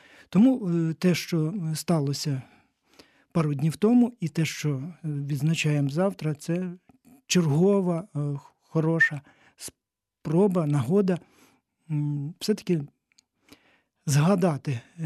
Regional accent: Ivano-Frankivsk Oblast, Ukraine; в моїй рідній Івано-Франківській області згоріло за роки незалежності кільканадцять храмів

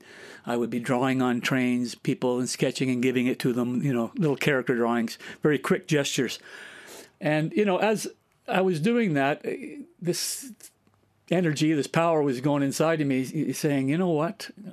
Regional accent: Kingston, Ontario, Canada; born there; Yes, I was born in Canada, Kingston, Ontario. Went to a school called Robert Meek Public School. Came from a family of nine boys and one girl. My father is Ukrainian.

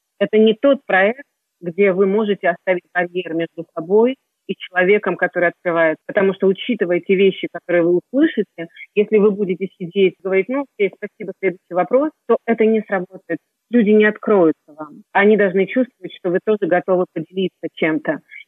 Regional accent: Kyiv, Ukraine; moved away as an adult; now in France; я сама из Украины, там, из Киева, уже 20 лет во Франции

